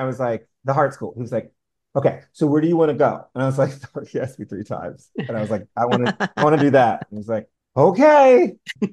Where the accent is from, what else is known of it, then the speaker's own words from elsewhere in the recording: New Haven, Connecticut, United States; tours of Cats and the Rent tour I would join 2 years later both came through New Haven, Connecticut, my hometown, the Schubert Theater.